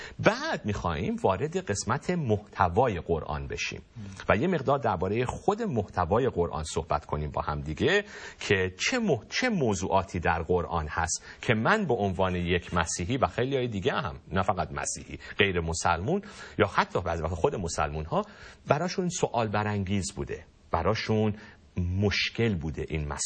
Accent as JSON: {"language": "Persian", "country": "Iran", "moved": "yes", "said": "وقتی خودم از ایران اومدم بیرون و خودم به این سوال رسیدم"}